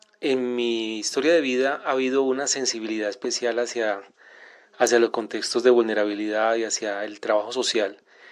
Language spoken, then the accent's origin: Spanish; Palmira, Valle del Cauca, Colombia; Yo soy de Palmira Valle y en esta ciudad mi madre era líder social de un barrio popular